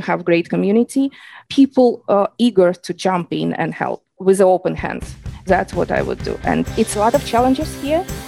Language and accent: English; New York, United States; English is a second language; Sure. I'm from New York as well. I live in Staten Island. Been here for the past 31 years.